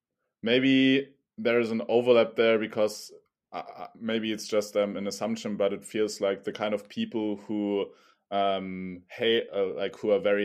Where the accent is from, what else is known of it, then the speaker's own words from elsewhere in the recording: Germany; oh, I'm from Germany, but I also am Japanese